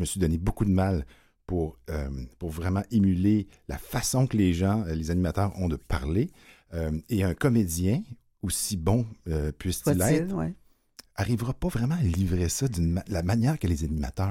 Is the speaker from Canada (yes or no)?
yes; Quebec City, Quebec, Canada; je viens de la ville de Québec